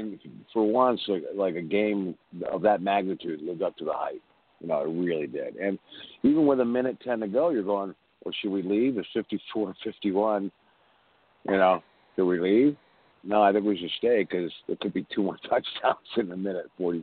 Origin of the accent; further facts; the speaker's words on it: New York, United States; it was interesting because I'm from New York, but I'm a Cowboys fan.